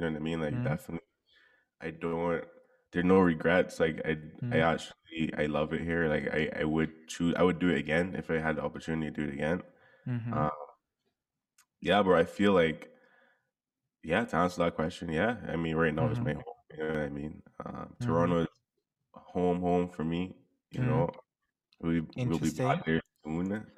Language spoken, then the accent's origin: English; Beijing, China; accent: Beijing; now in Canada; Like I'm not, like, I still got my Beijing accent when they talk. Never lose that.